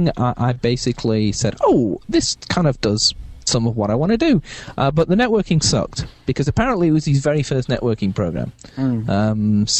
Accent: Sheffield, Yorkshire and the Humber, United Kingdom; Look, from where I grew up in Sheffield

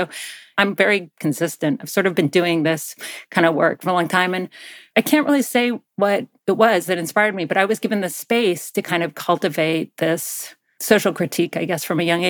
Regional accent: Athens, Georgia, United States; I grew up in Georgia, in Athens, Georgia, and I didn't have to go to school if I didn't want to.

